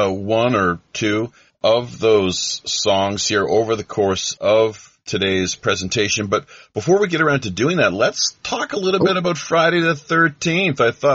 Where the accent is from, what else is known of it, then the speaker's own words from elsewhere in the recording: Canada; I myself being a Canadian, but not of that sort whatsoever.